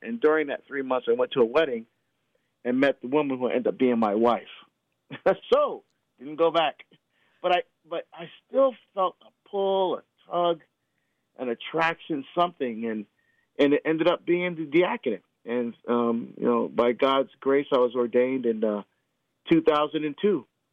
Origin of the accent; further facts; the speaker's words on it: Barbados; now in United States; Well, it starts back in my home country of Barbados, where I was born. We're immigrants to the United States.